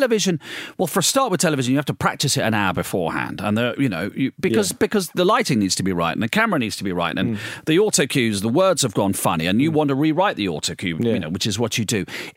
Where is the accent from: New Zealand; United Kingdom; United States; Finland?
United Kingdom; Tunbridge Wells, South East England; I'm from Tunbridge Wells.